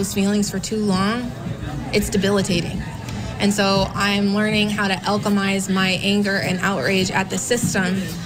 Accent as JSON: {"language": "English", "region": "Minnesota", "country": "United States", "said": "the values that I hold near and dear and really cherish as a Minnesotan"}